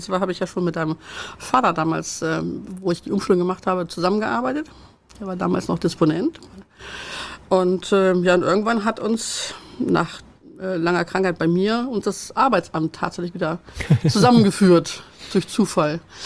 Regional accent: Wolfsburg, Lower Saxony, Germany; now in Hamburg, Germany; Tatsächlich in Wolfsburg. Aufgewachsen und bin dann 91, ich sag mal, geflüchtet mehr oder weniger.

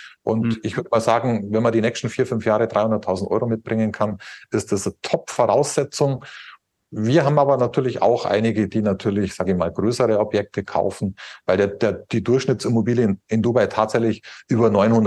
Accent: Bavaria, Germany; Ich liebe ja mein Deutschland, ich liebe mein Bayern. Ich komme ja aus der Nähe von München, liebe auch mein Tirol.

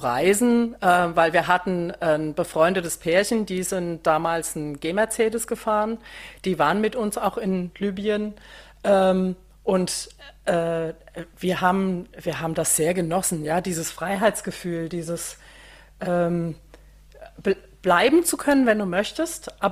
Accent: Gau-Algesheim, Rhineland-Palatinate, Germany; born there; Ich bin gebürtig aus Rheinhessen. Also da, wo der Rhein seinen Knick hat, sage ich immer. Kleines Örtchen heißt Gau-Algesheim, liegt grob zwischen Frankfurt und Koblenz. Dann ziemlich viel in der Welt rumgekommen.

